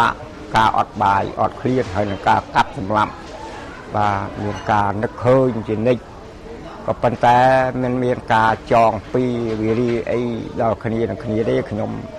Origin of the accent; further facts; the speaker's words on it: Preah Mul, Pursat, Cambodia; ស្រុកកំណើតនៅភូមិព្រះមូលបាទឃុំព្រះមូលស្រុកបកាងខេត្តស័ង្ក